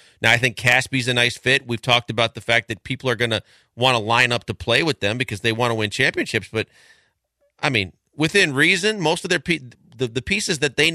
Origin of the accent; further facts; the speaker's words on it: Midwest, United States; The one that I always knew growing up in the Midwest was before you go to bed